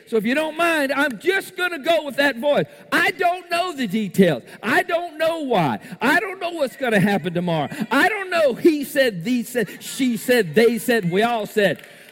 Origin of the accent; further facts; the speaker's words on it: Orlando, Florida, United States; now in Ozark, United States; I never heard of it before. I'm from Orlando. But I'm here.